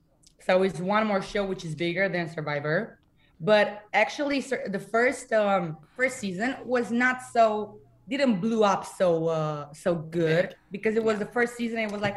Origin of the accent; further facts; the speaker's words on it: Bucharest, Romania; English is a second language; I'm 22 years old. I'm from Romania, Bucharest, and I'm a singer.